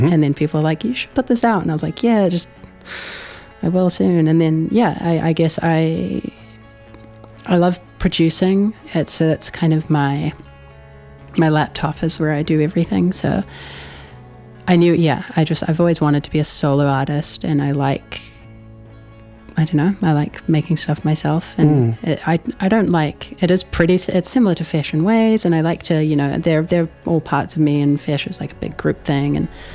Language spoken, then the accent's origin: English; Auckland, New Zealand; born there; I was born here in Auckland